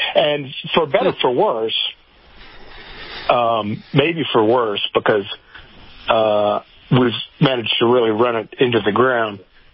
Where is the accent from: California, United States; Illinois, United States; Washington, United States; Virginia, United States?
Virginia, United States; Chatham; But yeah, so I grew up here in Chatham, Virginia. My family's been here forever.